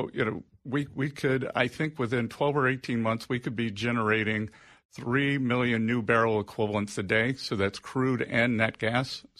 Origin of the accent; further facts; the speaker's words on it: Little River, South Carolina, United States; also born or lived in New York / London; I'm from Little River, South Carolina. We have 500 people. Yeah, I luckiest person in the world, moved to New York, lived in London, but I moved back home to South Carolina